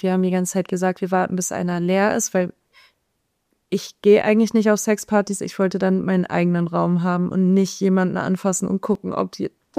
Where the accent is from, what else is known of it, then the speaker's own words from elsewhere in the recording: Berlin, Germany; ich komme aus Berlin